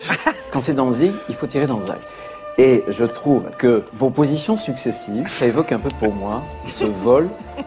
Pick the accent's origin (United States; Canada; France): France; Pays de la Loire; C'était chez moi en Vendée.